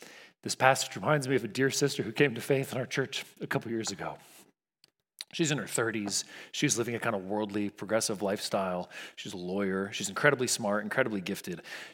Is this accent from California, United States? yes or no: yes; California, United States; I mean, I grew up in California. It's not a world apart from here.